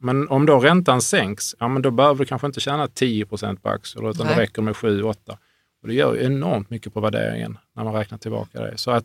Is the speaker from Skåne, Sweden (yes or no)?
yes; Hörby, Skåne, Sweden; När jag var ung så älskade jag att gå på biblioteket i Hörby där jag växte upp.